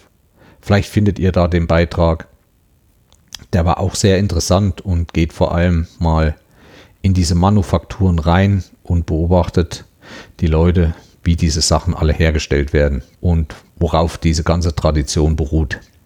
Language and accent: German; Thuringia, Germany; bei uns in Thüringen oder auch in anderen Gegenden zu Weihnachten stehen auch Schwibbögen in den Fenstern.